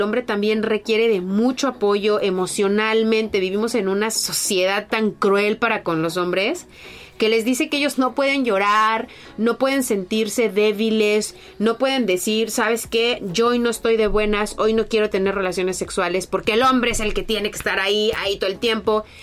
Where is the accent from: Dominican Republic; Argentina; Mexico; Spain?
Mexico; hablo por lo que veo y por lo que yo sé que sucede dentro de mi comunidad como mexicana, como latina.